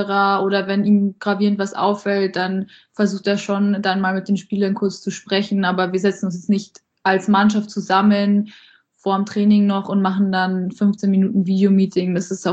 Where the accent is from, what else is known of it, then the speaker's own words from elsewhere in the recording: Landshut, Bavaria, Germany; also ich habe da einen Team, mit der bin ich zusammen in Landshut schon aufgewachsen